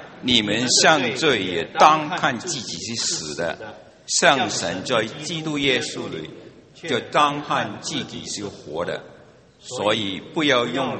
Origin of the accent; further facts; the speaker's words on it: Hong Kong; now in Hawaii, United States; 我第一次由香港移民到夏威夷。